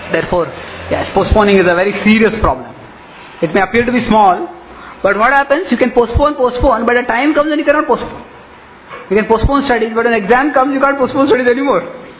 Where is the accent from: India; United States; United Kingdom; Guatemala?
India; Pune, Maharashtra; I come from Pune